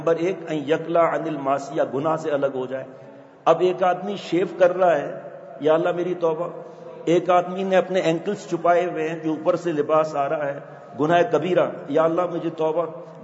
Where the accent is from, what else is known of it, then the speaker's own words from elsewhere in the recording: Tharparkar, Sindh, Pakistan; ہم گاؤں کے رہنے والے ہیں, پاکستان میں گاؤں کے رہنے والے ہیں, رنگ کچھ کے رہنے والے ہیں, تھر پار کر کے.